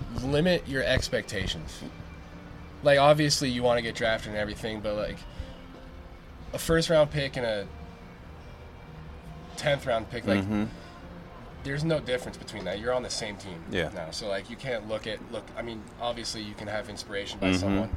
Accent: Arizona, United States; So I grew up in Arizona, and mm-hmm. I'm a big hiker.

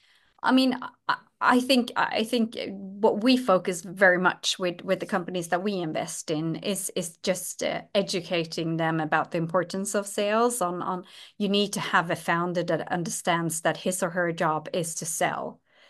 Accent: Sweden; English is a second language; moved away as an adult; also born or lived in London / United States; although I am Swedish, born and raised, I moved away from Sweden when I was 19 years old to go to university. I studied in London, and then I essentially was away from Sweden for 13 years

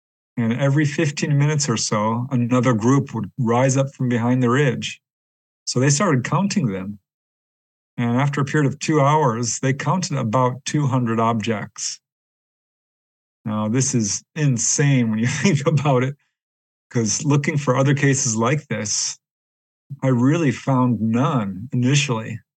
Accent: Topanga, California, United States; of sightings over Topanga Canyon. This is in Southern California. And on June 14th, 1992, this was my hometown, actually. I just moved out by coincidence. But yeah, this was my hometown, a little community of then about 8,000, 10,000 people.

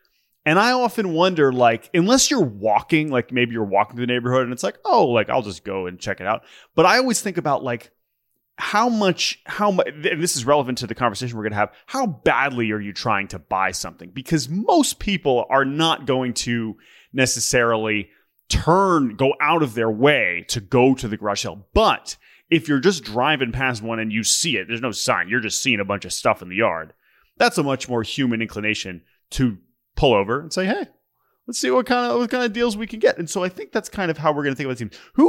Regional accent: Indiana, United States; commute back to my hometown here in Indiana.

